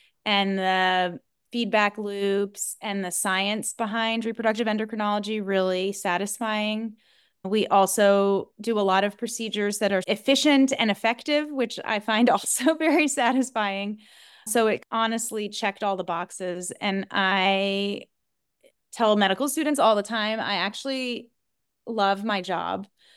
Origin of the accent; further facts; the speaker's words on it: Virginia Beach, Virginia, United States; I grew up in Virginia Beach, which is in very close proximity to Norfolk, Virginia